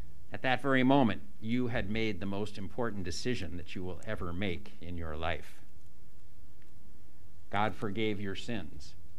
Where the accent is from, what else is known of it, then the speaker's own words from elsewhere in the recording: United States; now in Hong Kong; I'm an American. I have a beautiful Korean wife.